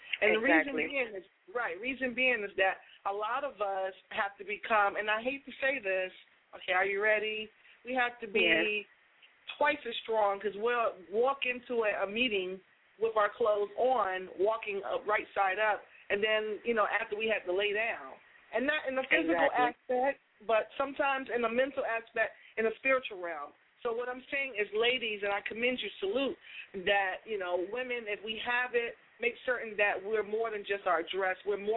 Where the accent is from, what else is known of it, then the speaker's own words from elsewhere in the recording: Boston, Massachusetts, United States; I'm actually from Boston